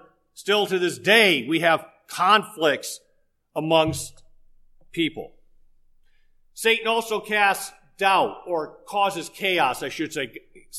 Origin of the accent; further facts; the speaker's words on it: Detroit, Michigan, United States; Well, I grew up in Detroit in a high crime area.